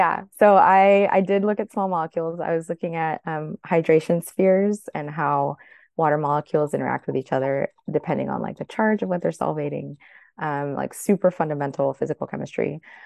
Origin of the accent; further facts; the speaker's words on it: Miami, Florida, United States; I grew up in Miami, so I am Latina. My family is in Colombia.